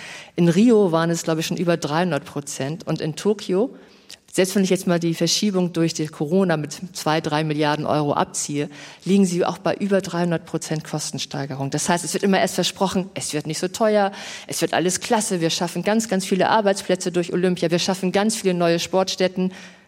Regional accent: Hamburg, Germany; Ich komme aus Hamburg.

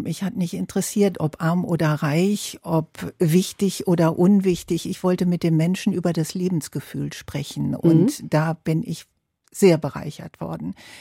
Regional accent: Duisburg, North Rhine-Westphalia, Germany; Ich komme aus Duisburg-Walsum und das ist der Nachbarstadtteil von Marxloh, ganz genau.

